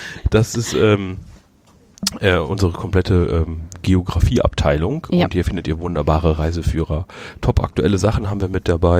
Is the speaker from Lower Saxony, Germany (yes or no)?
no; Düsseldorf, North Rhine-Westphalia, Germany; born there; Ja, ich bin ja gebürtiger Düsseldorfer.